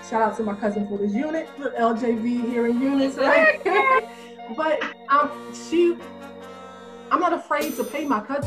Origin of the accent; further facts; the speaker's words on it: New York, United States; You know, I'm from New York, New Jersey area, right?